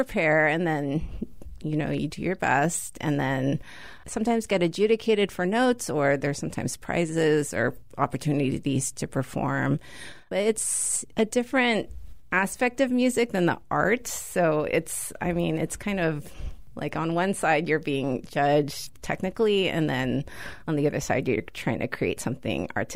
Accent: Seattle, Washington, United States; I grew up in Seattle, and that was a very important part of my musical development.

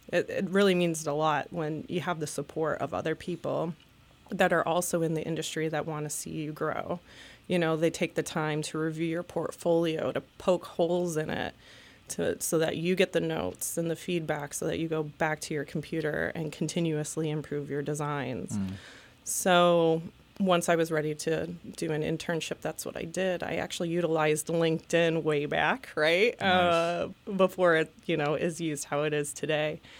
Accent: Elmira, New York, United States; No, I'm from Elmira, New York, okay. Upstate New York.

